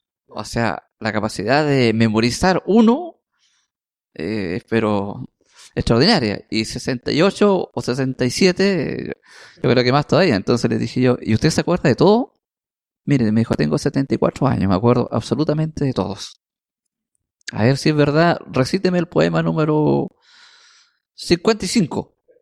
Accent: San Bernardo, Santiago Metropolitan, Chile; born there; Bueno, nacido en San Bernardo.

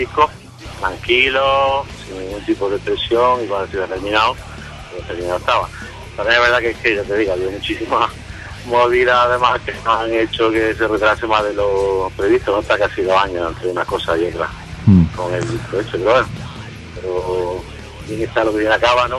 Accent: Jaén, Andalusia, Spain; Bueno, somos de Jaén, de Andalucía, como tú has dicho.

